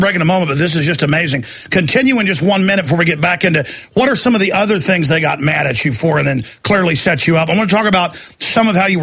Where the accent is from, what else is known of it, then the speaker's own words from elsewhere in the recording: Dallas, Texas, United States; You know, when I grew up in Dallas, people tried to recruit me into